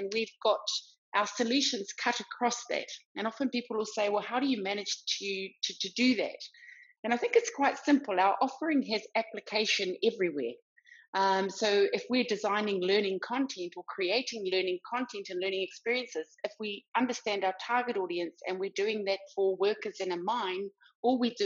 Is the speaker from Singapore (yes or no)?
no; New Zealand; now in South Africa; not originally from South Africa, I'm originally from New Zealand, but been living here since 2005.